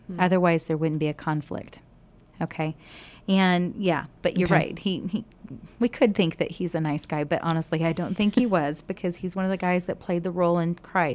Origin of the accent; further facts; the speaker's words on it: United States; I'm an American. And so anywhere you go in the world, a lot of times they will say, oh, an American.